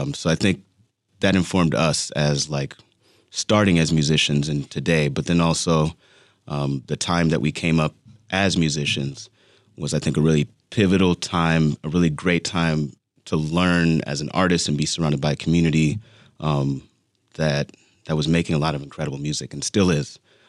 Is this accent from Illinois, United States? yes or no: yes; Chicago, Illinois, United States; You know, like growing up in Chicago, the music that was surrounding us